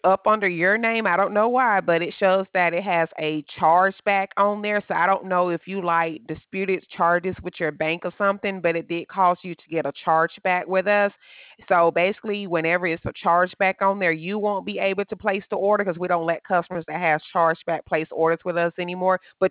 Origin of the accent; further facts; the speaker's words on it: Alabama, United States; No, sir. I'm from Alabama.